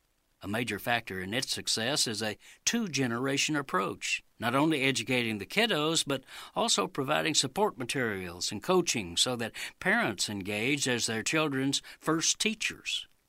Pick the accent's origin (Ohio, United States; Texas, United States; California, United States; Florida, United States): Texas, United States; Okay, I'm a Texan, so I have no standing to point at the rank regressiveness of any other state government